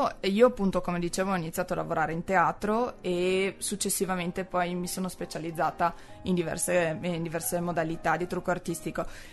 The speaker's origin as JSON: {"language": "Italian", "town": "Avesa", "region": "Veneto", "country": "Italy", "said": "Io sono veronese … sono di Avesa e lavoro a Milano principalmente"}